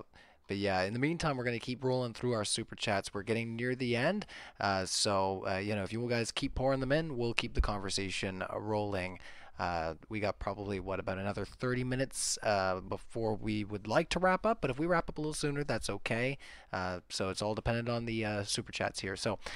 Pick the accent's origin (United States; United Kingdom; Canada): Canada; I'm hyper polite. I'm Canadian.